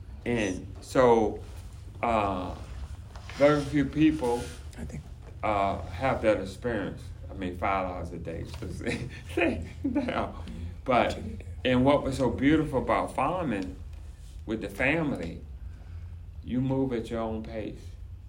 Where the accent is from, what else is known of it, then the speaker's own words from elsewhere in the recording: the South, United States; because I grew up in the South, in the summer you have abundance of vegetables.